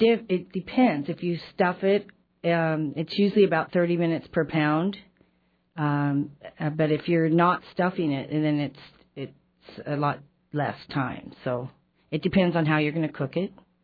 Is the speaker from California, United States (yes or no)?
yes; Redding, California, United States; So I'm from Redding, California originally, and they're still there, still into food and everything.